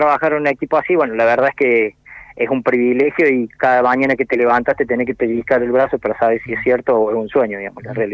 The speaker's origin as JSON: {"language": "Spanish", "region": "Córdoba", "country": "Argentina", "tie": "born or raised there", "said": "yo soy de Córdoba capital. Uh-huh. La tonada no la pierdo ni la quiero perder. Así que sí, bueno, yo nací aquí, estudié acá en el Instituto Universitario Aeronáutico de Córdoba."}